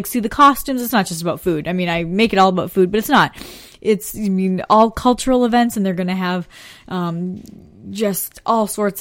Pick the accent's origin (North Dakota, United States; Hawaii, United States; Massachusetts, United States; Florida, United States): Massachusetts, United States; Boston; accent: Boston; I was. I had a fun trip. Ate lots of lobster.